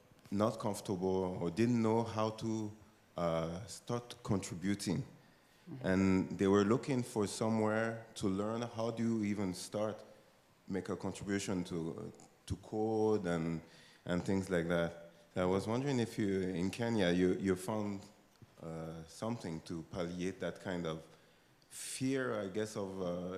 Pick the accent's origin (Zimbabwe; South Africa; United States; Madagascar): Madagascar; Hello, I'm from Madagascar